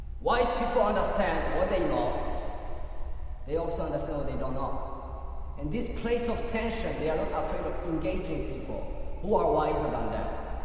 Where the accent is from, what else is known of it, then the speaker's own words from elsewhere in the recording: Burundi; first language Kirundi; English is a second language; Because 80% of my time I spoke Kirundi, my native language. 20% I spoke French. 0% I spoke English.